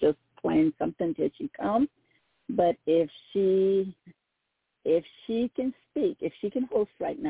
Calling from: Baton Rouge, Louisiana, United States; I'm calling from Baton Rouge, Louisiana.

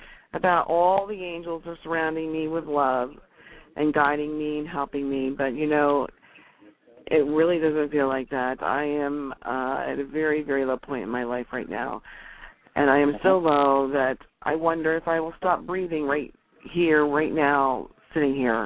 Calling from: Pennsylvania, United States; My cell phone number, and it's from like the Lehigh Valley, Pocono area in Pennsylvania.

